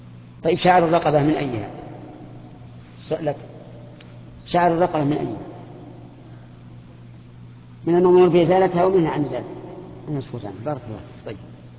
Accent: Saudi Arabia; لا سيما الذي في بلادنا السعودية

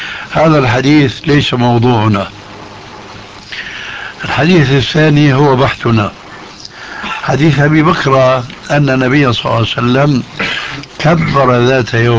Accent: Syria; وكما يقول عندنا في سوريا: نحط رجلنا بقى مية باردة

